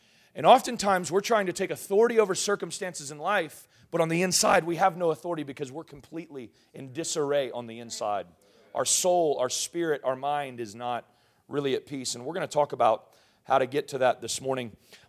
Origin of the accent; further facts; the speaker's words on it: Gulf Coast, United States; I could understand this growing up on the Gulf of Mexico, being in hurricane season.